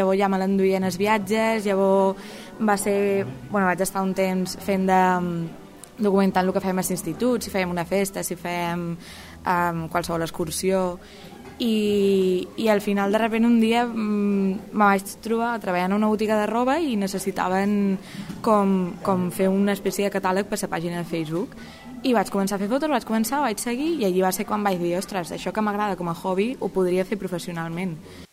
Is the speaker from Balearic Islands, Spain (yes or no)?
yes; Ibiza, Balearic Islands, Spain; born there; now in Valencia, Spain; sóc estudiant de fotografia. Duc a València pues, 4 anys, crec, bueno, quasi 5, i bueno, vaig néixer a Eivissa